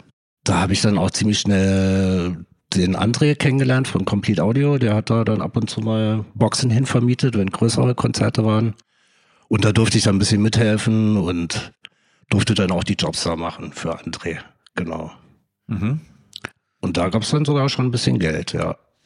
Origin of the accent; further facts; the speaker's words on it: Aue, Germany; now in Berlin, Germany; ich fühle mich mehr als Berliner als Auscher. Aue hieß mein Dorf, wo ich herkomme